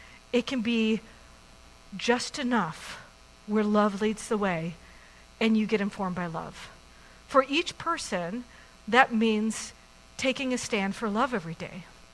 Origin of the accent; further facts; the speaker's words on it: New Mexico, United States; also born or lived in California; now in Bellingham, United States; I didn't grow up here in Bellingham, but I grew up in New Mexico and moved to California, and now I've moved here